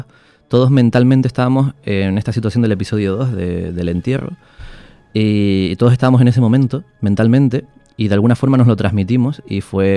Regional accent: Canary Islands, Spain; accent: Canarian; somos actores canarios. Y además que actuamos con nuestro acento. No lo tenemos que cambiar

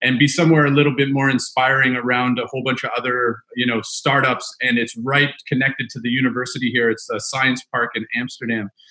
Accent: Vancouver, British Columbia, Canada; Red in Vancouver, yes.

